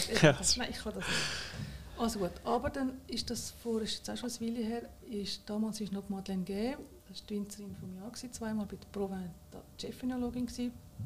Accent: Switzerland; sind wir Schweizer Weltmeister

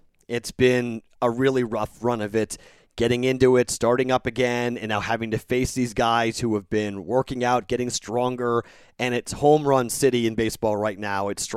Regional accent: Boston, Massachusetts, United States; We're both from Boston.

